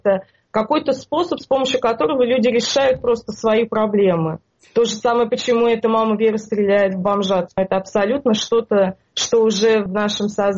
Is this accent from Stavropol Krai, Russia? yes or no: no; Kineshma, Ivanovo Oblast, Russia